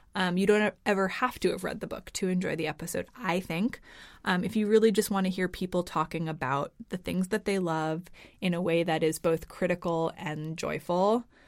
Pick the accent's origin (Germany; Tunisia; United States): United States; now in Copenhagen, Denmark; We are both American.